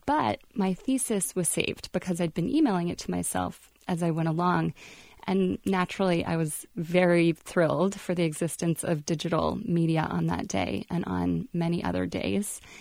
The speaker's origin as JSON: {"language": "English", "town": "Durham", "region": "North Carolina", "country": "United States", "tie": "born or raised there", "said": "I grew up here in Durham and my grandparents were just down the street."}